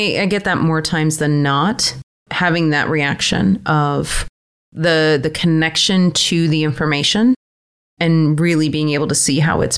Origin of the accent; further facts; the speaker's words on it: Detroit, Michigan, United States; Well, I grew up in Detroit.